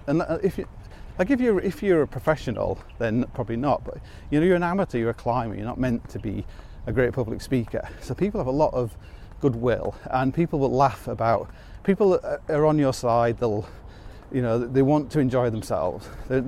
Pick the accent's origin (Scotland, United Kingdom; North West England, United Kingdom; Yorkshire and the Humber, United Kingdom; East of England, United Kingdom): Yorkshire and the Humber, United Kingdom; Hull; Like when I grew up in Hull, and I knew a lot of, before I left